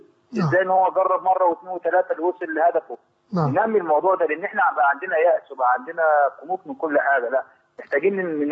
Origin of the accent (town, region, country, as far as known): Egypt; now in Saudi Arabia